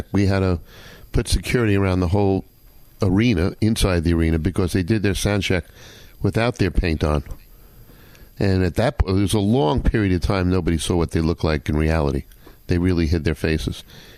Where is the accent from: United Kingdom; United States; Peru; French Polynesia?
United States; New York; now in Connecticut, United States; I grew up in Westchester. I live in Connecticut, of course, but I grew up in Westchester. So we had some good times talking about our home county and things like that.